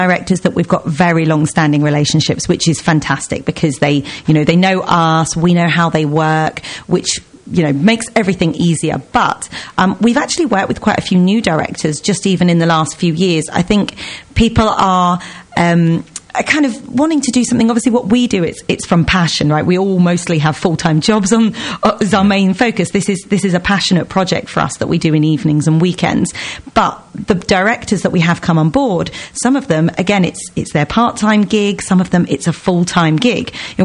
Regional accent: South West England, United Kingdom; I grew up in Somerset, so it was quite a big trip for us.

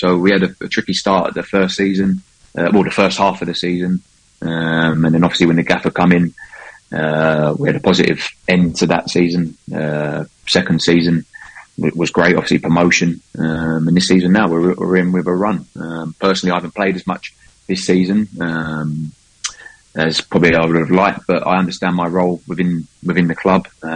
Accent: Barking, London, United Kingdom; In Barking, so not far from Leyton.

